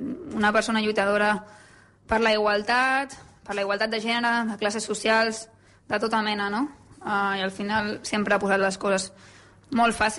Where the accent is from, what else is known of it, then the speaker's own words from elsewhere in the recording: Sant Pere de Ribes, Catalonia, Spain; Som de Ribes, som de Ribes.